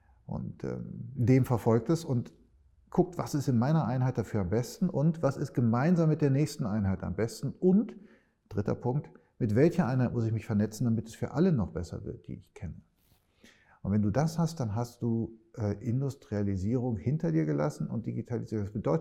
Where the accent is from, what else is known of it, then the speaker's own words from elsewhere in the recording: Denmark; now in Berlin, Germany; Ich lebe ja in Berlin und in Kopenhagen. Und bei uns in Dänemark haben wir einen Test dazu gemacht